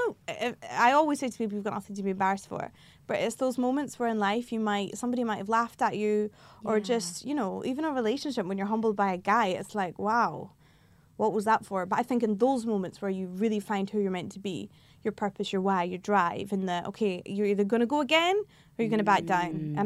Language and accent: English; Killearn, Scotland, United Kingdom; Well, I'm a girl from Scotland in a random village called Killearn.